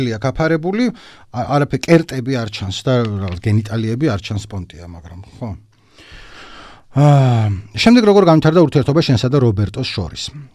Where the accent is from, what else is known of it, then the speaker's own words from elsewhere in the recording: Baghdati, Imereti, Georgia; ჩემი იდენტობა არის რომ ბაღდადიდან ვარ წარმოშობილი, ჩემთვის ქუთაისი ქალაქია და ბაღდადის ქალაქი ამ არის უფრო პატარა რაიონული ცენტრი